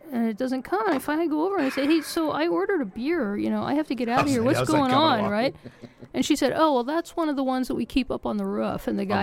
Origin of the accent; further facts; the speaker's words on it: Liaoning, China; My hometown, Liaoning Flying Tigers, lost.